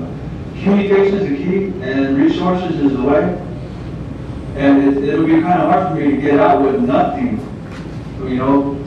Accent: Tucson, Arizona, United States; I'm from Tucson.

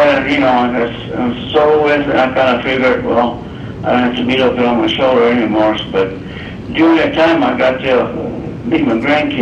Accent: Tucson, Arizona, United States; I'm from right here in Tucson.

